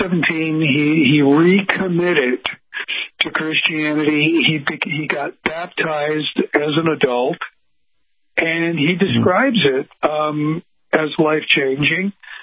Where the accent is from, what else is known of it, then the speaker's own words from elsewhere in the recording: Chicago, Illinois, United States; Walter Payton being the legendary running back from my hometown, the Chicago Bears.